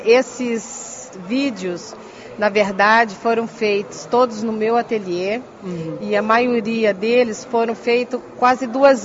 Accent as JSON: {"language": "Portuguese", "region": "Rio de Janeiro", "country": "Brazil", "tie": "born there", "said": "como você já disse. Eu nasci no Rio de Janeiro, no Brasil."}